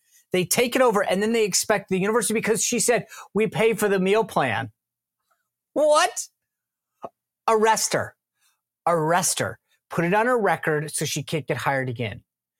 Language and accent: English; Rhode Island, United States; I grew up in Rhode Island. It's about 1 million people.